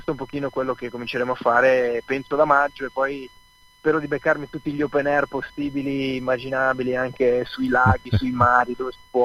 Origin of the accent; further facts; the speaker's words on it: Lugano, Ticino, Switzerland; noi siamo di Lugano, in Svizzera, adesso sono 9 anni che facciamo musica.